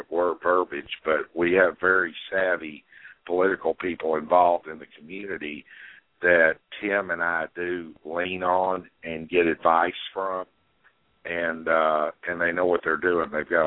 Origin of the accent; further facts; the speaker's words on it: Iowa, United States; I went to the Tea Party groups in my home state of Iowa prior to the caucuses a couple of years ago.